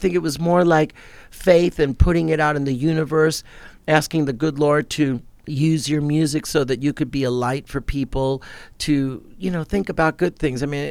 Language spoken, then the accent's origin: English; New York City, New York, United States; And that was part of my growing up in America and being in New York City.